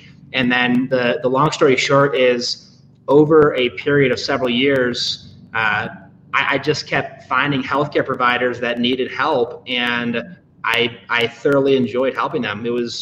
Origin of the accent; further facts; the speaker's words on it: Michigan, United States; Yeah, so I grew up in Michigan, and I took a little bit of an unusual career path.